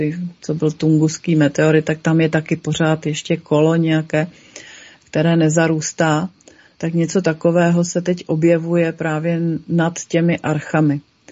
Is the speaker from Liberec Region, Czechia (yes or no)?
no; Třebenice, Ústí nad Labem Region, Czechia; já jsem patriot, já pocházím z Třebenic